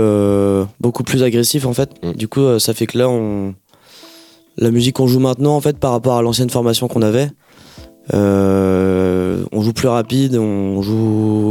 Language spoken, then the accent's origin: French; Brittany, France; now in Rennes, France; On était tous les deux à Brest avant, on se connaissait pas, parce qu'on vient tous les deux du Finistère Sud. Et moi je suis venu à Rennes pour faire de la zik